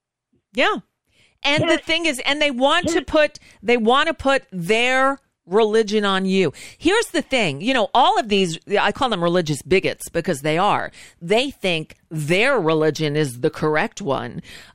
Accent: Florida, United States; You know, I grew up down here in South Florida, and it was Halloween.

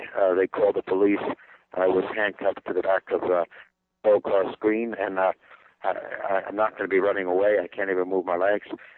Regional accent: Ladysmith, Wisconsin, United States; born there; I was born on July 4th, 1946 in Ladysmith, Wisconsin.

